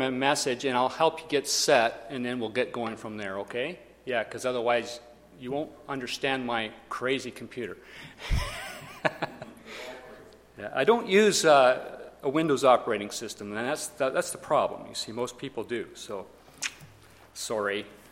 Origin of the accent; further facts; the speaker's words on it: Nigeria; I got to know all kinds of missionary buddies that I grew up with out in Nigeria